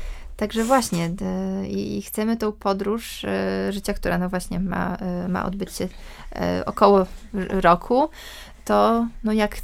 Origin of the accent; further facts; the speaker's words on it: Białystok, Podlaskie Voivodeship, Poland; now in Warsaw, Poland; Pochodzimy z Białegostoku, mieszkamy w Warszawie